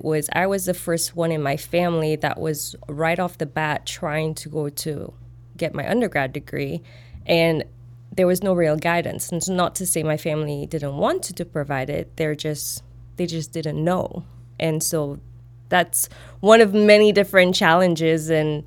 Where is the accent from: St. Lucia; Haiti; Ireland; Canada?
St. Lucia; moved away as an adult; now in Chicago, United States; I grew up in St. Lucia. I was raised there. I went to school, community college. My family is still there.